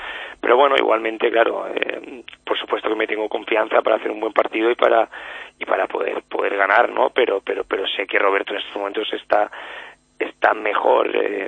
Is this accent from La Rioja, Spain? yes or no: no; Valencian Community, Spain; Los dos somos de la Comunidad Valenciana.